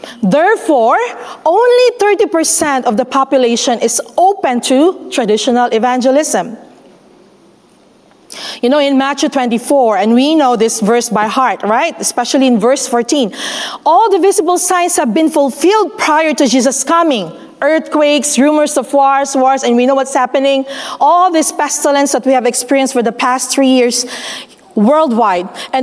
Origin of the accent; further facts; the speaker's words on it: Philippines; English is a second language; now in Malaysia; in Philippines, which I came from, I'm a Filipino, by the way, there's so much religious freedom.